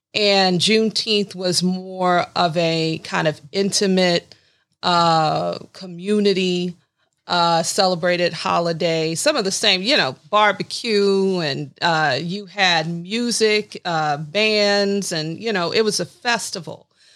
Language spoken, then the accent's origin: English; Galveston, Texas, United States; First off, I'm from Galveston. I'm from Galveston, Texas.